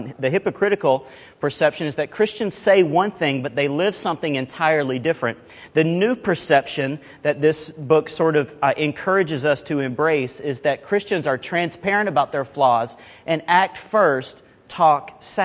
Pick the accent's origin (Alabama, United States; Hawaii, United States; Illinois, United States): Alabama, United States; and I speak redneck, so this is why I was invited to there. I grew up in Alabama